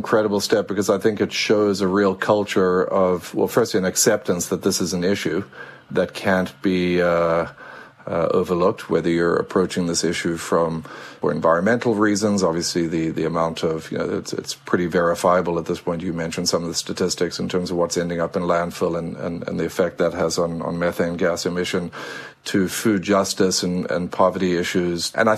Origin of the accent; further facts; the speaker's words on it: South Africa; I grew up with a big Indian influence in my diet just from where I grew up in South Africa.